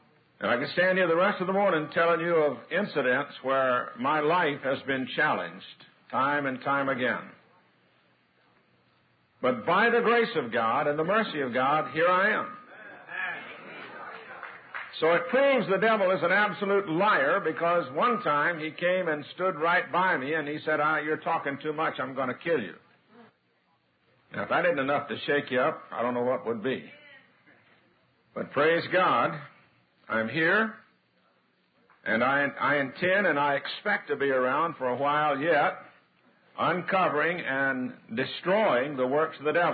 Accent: Florida, United States; from Florida. Native Floridian.

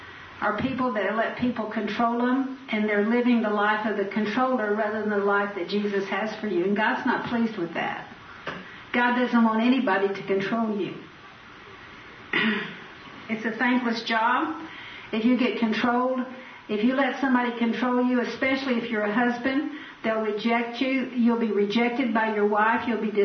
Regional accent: San Antonio, Texas, United States; And I grew up in San Antonio, and they didn't have the beautiful birds like they have in East Texas.

